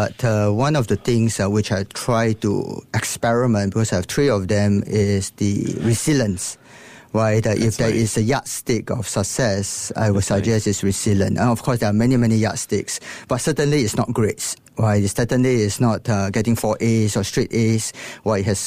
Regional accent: Singapore; I'm always proud to wear the Singapore flag, right, everywhere I go.

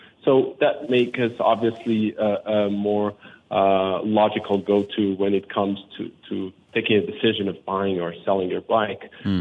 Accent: Portugal; I come originally from Portugal, Europe, and bikes is not that common.

